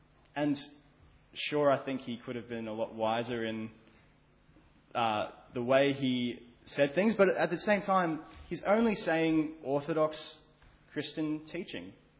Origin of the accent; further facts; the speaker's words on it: New South Wales, Australia; I grew up in the Shire, right? So in 2016, I was living in the Shire.